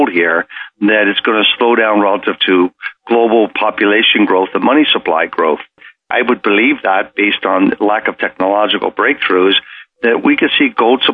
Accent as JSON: {"language": "English", "town": "Toronto", "region": "Ontario", "country": "Canada", "moved": "yes", "lives_now": "Texas, United States", "said": "I moved from Toronto almost 30 years ago to Texas, and so that's why they call me a Texcan."}